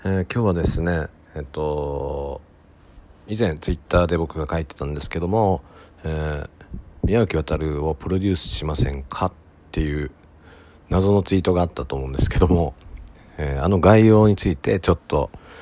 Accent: Ehime, Japan; あの2年前ぐらいにですね、僕愛媛県出身なんですけども、

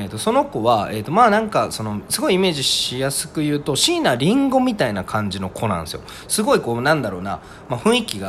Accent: Hiroshima, Japan; 私は広島県出身の、

